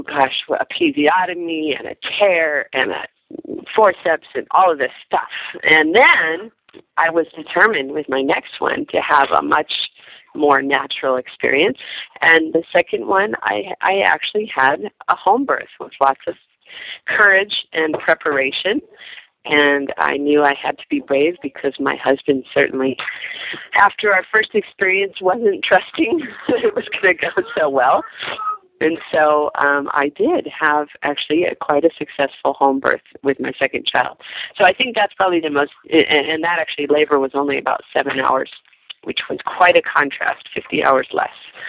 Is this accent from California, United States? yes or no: yes; San Diego, California, United States; I'm from San Diego.